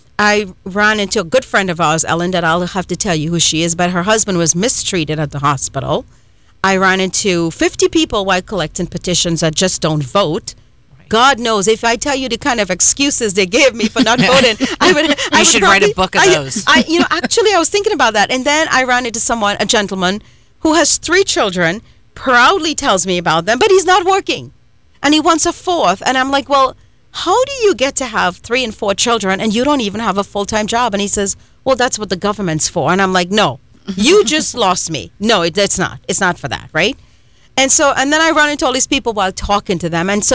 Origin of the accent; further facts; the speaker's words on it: Trinidad & Tobago; born there; the country you were born in, like I was born in Trinidad and Tobago.